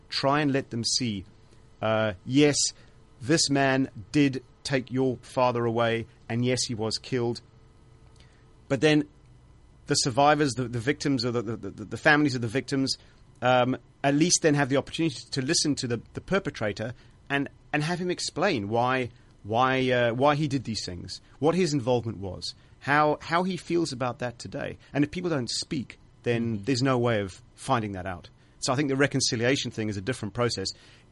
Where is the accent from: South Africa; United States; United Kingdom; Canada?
South Africa; I mean, firstly, I'm a South African. I'm a white South African, and we had the apartheid government